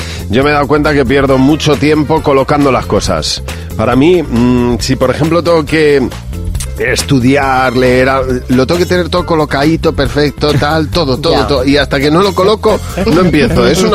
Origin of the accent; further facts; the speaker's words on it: Madrid, Community of Madrid, Spain; Yo, que no, que llamo de Madrid.